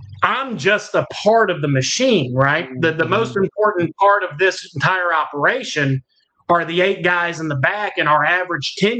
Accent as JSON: {"language": "English", "town": "Dickinson", "region": "Texas", "country": "United States", "tie": "born or raised there", "said": "And then I grew up in Dickinson, right? So between Dickinson, Galveston, Houston, that's kind of, I've always been here. Except for a short stint in second grade, we were in New Orleans"}